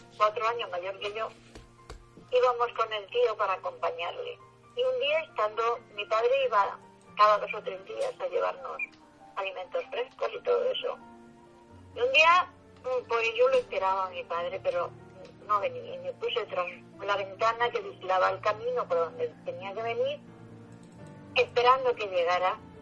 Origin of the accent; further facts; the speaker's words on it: Jumilla, Region of Murcia, Spain; yo nací aquí en Jumilla, en la provincia de Murcia